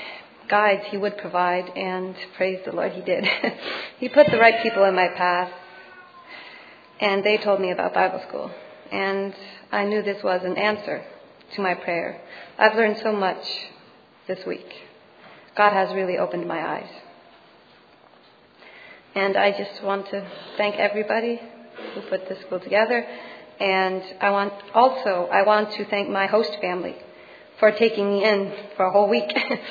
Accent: Merlin, Ontario, Canada; I'm from Merlin, Ontario.

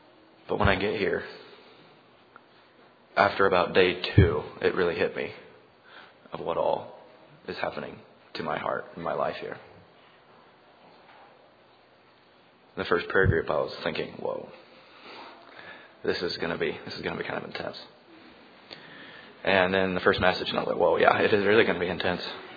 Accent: Spring Valley, Ohio, United States; I'm from Spring Valley, Ohio, near Dayton.

